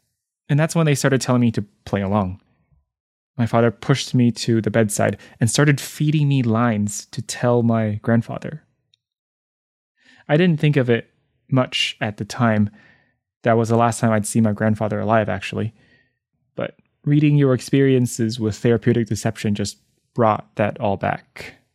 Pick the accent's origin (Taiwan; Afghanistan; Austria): Taiwan; moved away as an adult; now in United States; So I grew up in Taiwan and came to the US for college.